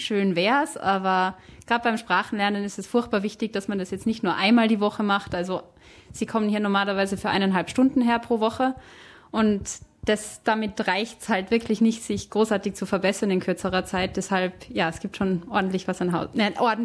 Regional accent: Tyrol, Austria; accent: Tyrolean; damit die sich nicht meine Tiroler Angewohnheiten irgendwie auch selbst angewöhnen, fällt es mir mittlerweile manchmal fast schwer, Dialekt zu sprechen, weil ich es einfach nie mehr mache.

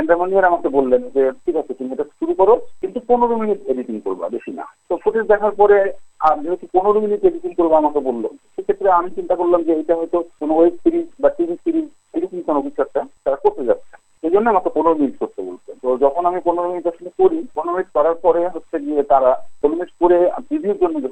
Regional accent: Bangladesh; আমি একজন বাংলাদেশি, বাংলাদেশের থেকে আমি তাদের কাজগুলো করতে পারছি।

